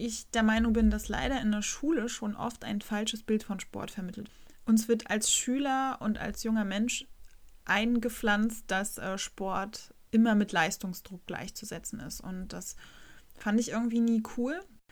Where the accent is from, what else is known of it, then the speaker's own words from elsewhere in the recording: Rostock, Mecklenburg-Vorpommern, Germany; also born or lived in Berlin / Hamburg / New Zealand; ich bin mittlerweile 30 Jahre jung. Ich wohne seit einem guten Monat wieder in meiner Heimatstadt Rostock. Davor habe ich 6 Jahre in Berlin gewohnt und 4 Jahre in Hamburg studiert und davor war ich 1 Jahr in Neuseeland.